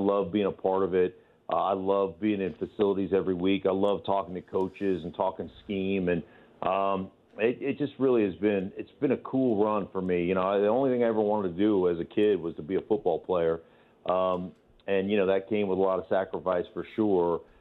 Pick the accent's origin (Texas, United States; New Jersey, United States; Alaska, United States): Alaska, United States; growing up in Alaska, you played six games.